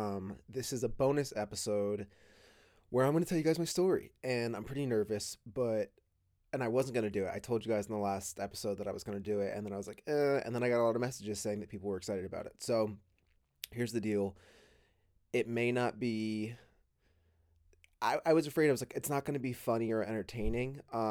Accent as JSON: {"language": "English", "region": "New Jersey", "country": "United States", "tie": "born or raised there", "said": "My brother and I are twins. I grew up in New Jersey."}